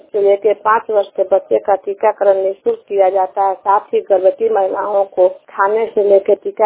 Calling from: Ranchi, Jharkhand, India; रांची झारखंड से।

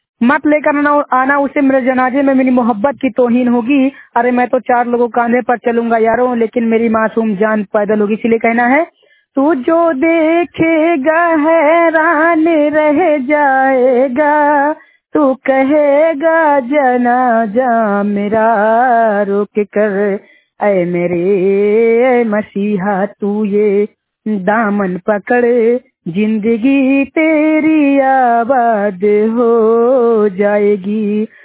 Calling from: Rae Bareli, Uttar Pradesh, India; UP Uttar Pradesh जिला रायबरेली से बात कर रहा हूँ। मेरे गांव का नाम केवलपुर बरेठा है

